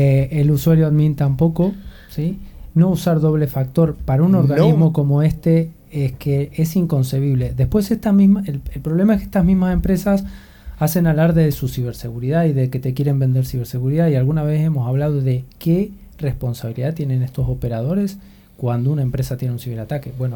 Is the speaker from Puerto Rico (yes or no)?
no; Argentina; Somos pioneros los argentinos, quizá, pero que está pasando.